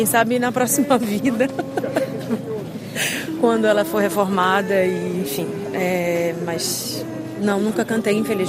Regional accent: Brazil; Eu sou brasileira e a gente teve um incêndio histórico como esse há pouco tempo no Museu Nacional.

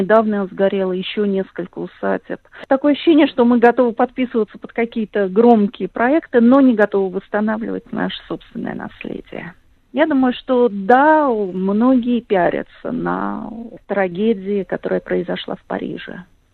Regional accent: Russia; все мое детство, оно прошло на Онежском озере, потом я уже вот не так давно снова там побывала

